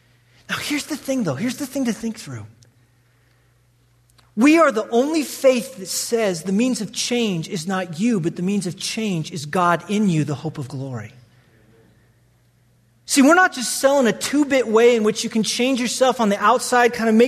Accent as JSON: {"language": "English", "region": "Wyoming", "country": "United States", "tie": "born or raised there", "said": "I grew up in Wyoming, bro."}